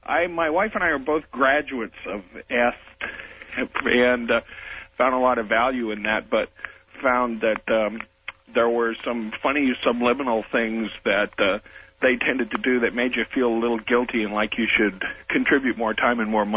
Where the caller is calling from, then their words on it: San Jose, California, United States; San Jose, California.